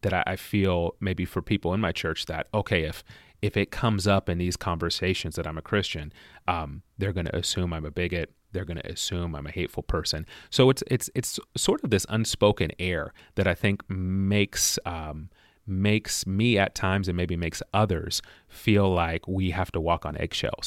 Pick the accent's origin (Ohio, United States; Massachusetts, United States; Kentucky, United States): Massachusetts, United States; Lowell; also born or lived in Washington; I grew up splitting time between North Boston, Lowell, Massachusetts, and a North Seattle suburb